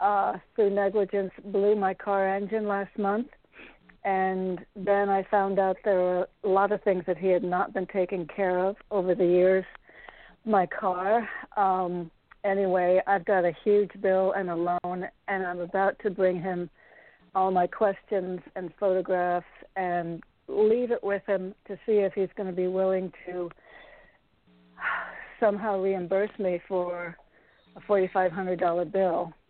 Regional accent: Connecticut, United States; from Connecticut.

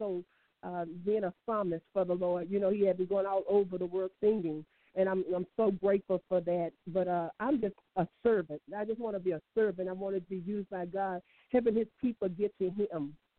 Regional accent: Jonesboro, Louisiana, United States; I'm originally from Jonesboro, Louisiana. I grew up a little girl in the church, in ministry, been in ministry all my life, singing.

